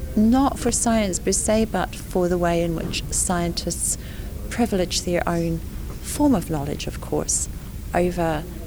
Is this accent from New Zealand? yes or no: yes; New Zealand; I'm from Aotearoa, New Zealand, and I'm a member of the Waitaha tribe.